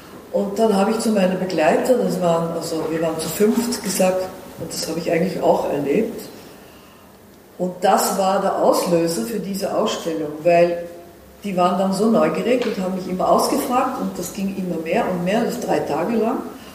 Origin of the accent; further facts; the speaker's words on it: Netherlands; German is a second language; Also von Anfang an war ich Holländerin, bin ich Holländerin und meine Eltern auch. So, meine Mutter ist eine Vierteljüdin, ihr Vater war eine halber Jude.